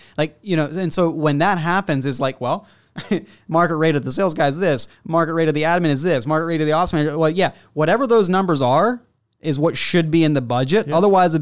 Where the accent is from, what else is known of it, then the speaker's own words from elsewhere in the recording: United States; now in Canada; I know we're in Canada here, I'm from the States.